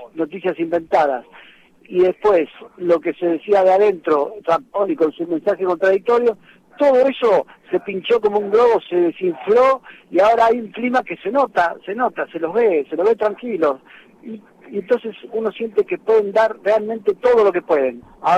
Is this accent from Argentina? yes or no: yes; Argentina; Somos argentinos.